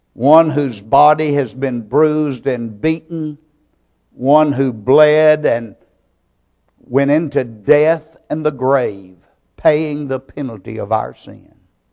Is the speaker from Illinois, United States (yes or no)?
no; Myrtle Springs, Texas, United States; As a boy growing up in East Texas, in a little country town called Myrtle Springs, there wasn't a whole lot to do.